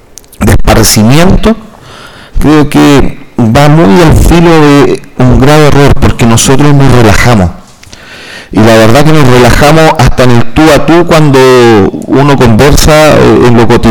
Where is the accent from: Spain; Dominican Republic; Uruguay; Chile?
Chile; que porfiados somos los chilenos